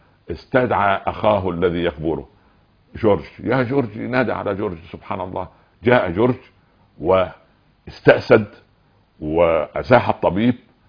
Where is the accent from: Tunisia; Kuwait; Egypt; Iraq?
Egypt; في الفلاحين عندنا في الأرياف وفي البدو وفي الصعيد عندنا في مصر